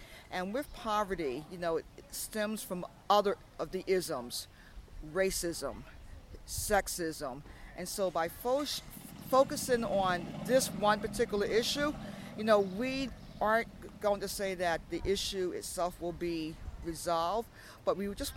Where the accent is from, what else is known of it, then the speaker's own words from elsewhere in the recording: Brooklyn, New York, United States; from Brooklyn, New York, affiliated with the Lafayette Avenue Presbyterian Church.